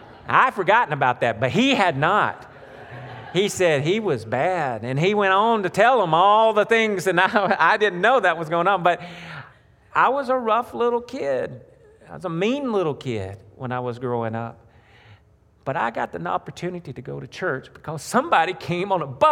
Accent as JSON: {"language": "English", "region": "Scotland", "country": "United Kingdom", "tie": "born or raised there", "said": "I'm actually not from Geraldine originally. I'm from Fife, and grew up in Fife."}